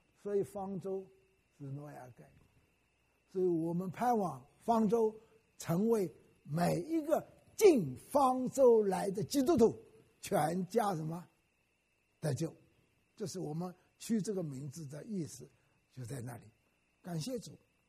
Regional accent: Wenzhou, Zhejiang, China; 我是温州人，所以他们当然请客，请我吃饭

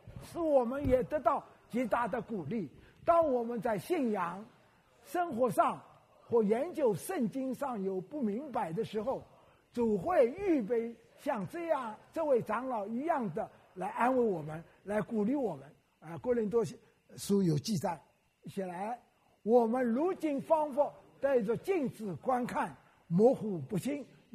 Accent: Wenzhou, Zhejiang, China; 我是温州人，所以我觉得奇妙

